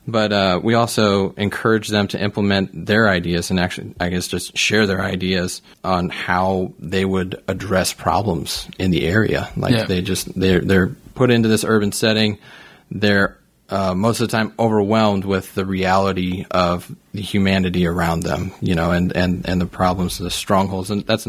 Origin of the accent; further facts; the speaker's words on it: St. Charles, United States; I grew up in St. Charles, which is about 25 miles from where I live, but that 25 miles makes all the difference.